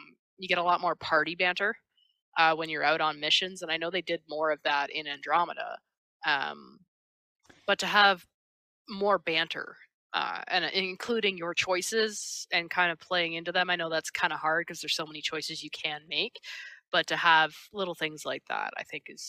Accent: Canada; I'm Canadian.

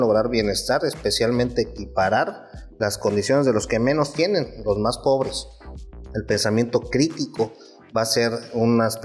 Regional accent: Campeche, Mexico; nosotros como mexicanos y como campechanos

